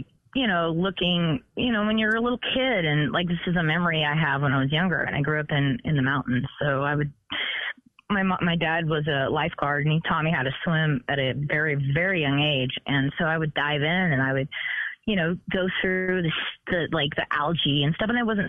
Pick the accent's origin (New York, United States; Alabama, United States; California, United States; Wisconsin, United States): California, United States; Hayward; I grew up on Kelly Hill in Haystack. I'm from the Haystack, so.